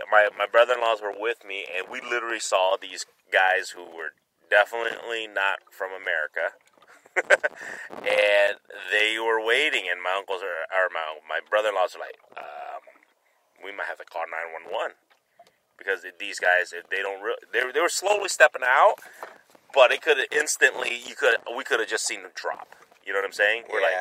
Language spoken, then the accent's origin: English; Iowa, United States; dude, I'm from Iowa, dude.